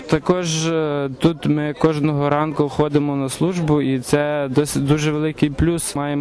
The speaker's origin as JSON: {"language": "Ukrainian", "town": "Boryshkivtsi", "region": "Ternopil Oblast", "country": "Ukraine", "tie": "born or raised there", "said": "я родом із Бучівського району, села Боришківці."}